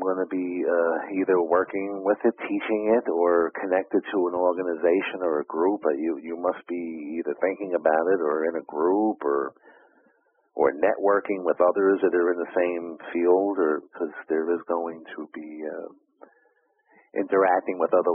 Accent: Brooklyn, New York, United States; born there; Well, I was born in Brooklyn, so.

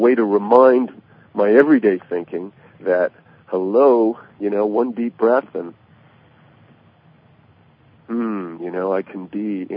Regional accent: Maine, United States; now in San Diego, United States; I grew up in Maine, but...

